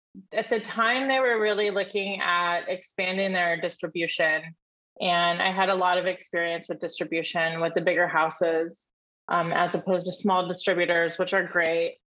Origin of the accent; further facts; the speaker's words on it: California, United States; also born or lived in Weitchpec; Yeah, I grew up in Humboldt County. Not only do I have family here in town in Arcata, but I have family from our reservation up in Wichpet, where I lived half and half for most of the time.